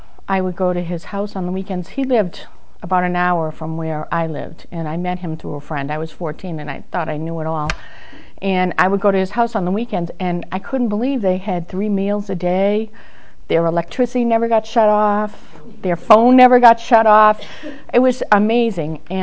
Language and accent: English; Boston, Massachusetts, United States; I am from Boston, if you can't tell by now.